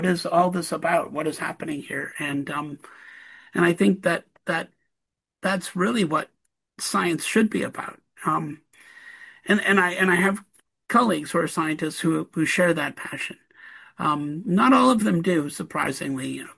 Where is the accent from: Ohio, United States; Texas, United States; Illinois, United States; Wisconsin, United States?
Wisconsin, United States; I grew up in Wisconsin, and we drove up there to look for it one day